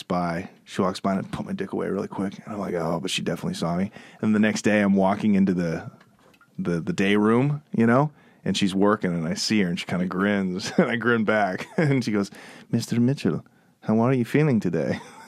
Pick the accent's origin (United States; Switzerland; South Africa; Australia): Switzerland; I'm from Switzerland